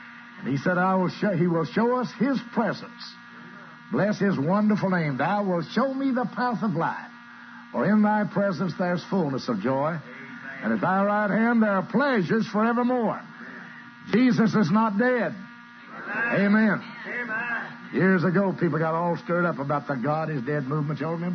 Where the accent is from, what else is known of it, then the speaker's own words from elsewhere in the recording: Texas, United States; born there; And the pastor of that church there in Cameron, Texas, and I was born in Texas.